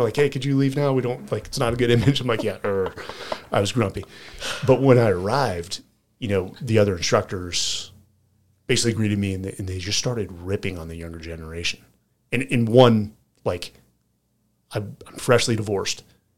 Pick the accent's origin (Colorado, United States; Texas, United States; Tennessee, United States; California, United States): California, United States; Yes, I'm wearing boots, Will. I'm from California. I can wear boots.